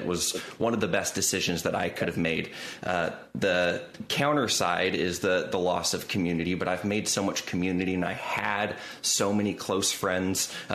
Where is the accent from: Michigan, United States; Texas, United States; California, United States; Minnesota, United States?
California, United States; Yeah, I mean, growing up in SoCal, I loved fishing, I loved surfing, I loved hiking.